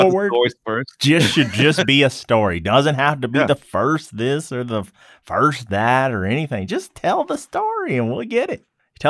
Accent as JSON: {"language": "English", "region": "Michigan", "country": "United States", "said": "Even though I'm from Michigan, I'm smart."}